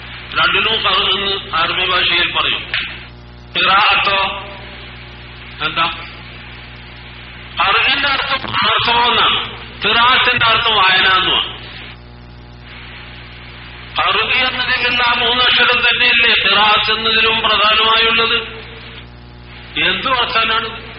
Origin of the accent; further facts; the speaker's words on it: Kozhikode, Kerala, India; സഹോദരങ്ങളെ, ഞാൻ നിങ്ങൾക്കൊരു അന്യനല്ല. ഞാൻ കോഴിക്കോട്ടുകാരനാണ്.